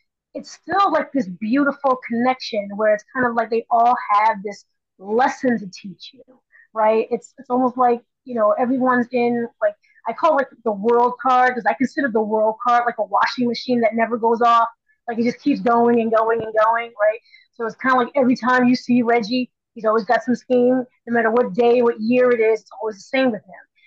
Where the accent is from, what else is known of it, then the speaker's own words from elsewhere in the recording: Camden, New Jersey, United States; I grew up in the hood. Okay. I grew up in Camden, New Jersey.